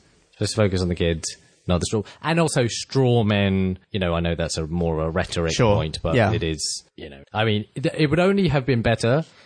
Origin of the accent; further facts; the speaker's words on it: United Kingdom; but as a British person, it's so baked into our national psyche.